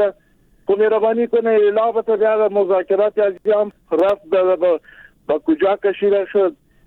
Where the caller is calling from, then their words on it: Kabul, Afghanistan; آجی خوشحال هستم از کابلم به شما.